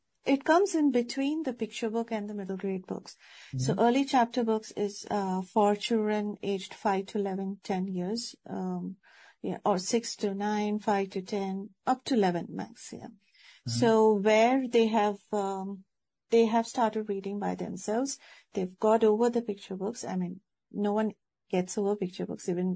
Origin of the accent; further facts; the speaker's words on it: India; English is a second language; moved away; Like, I'm from India. So in India, you would see like how you described